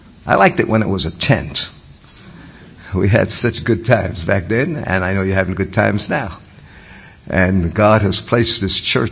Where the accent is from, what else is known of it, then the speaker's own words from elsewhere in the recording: New York City, New York, United States; born there; I was born in New York City. I was saved in New York City. I've been serving in Alabama, though, for a number of years now.